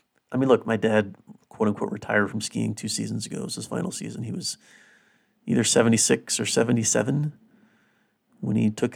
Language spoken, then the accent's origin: English; South Carolina, United States; particularly people that live where I grew up in South Carolina.